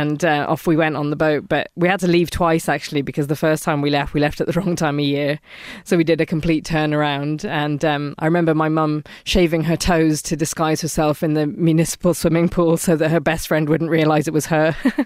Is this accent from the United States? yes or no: no; Ballinadee, Munster, Ireland; also born or lived in Cork; So I was born in Cork City, didn't spend very long in there. I actually grew up in a house called Rathraut, just outside of Ballinadee near Bandon.